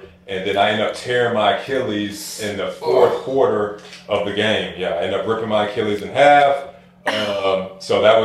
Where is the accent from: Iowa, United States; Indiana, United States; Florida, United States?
Florida, United States; Palm Beach; born there; So for me, growing up, I was all football. I was born in Palm Beach, Florida.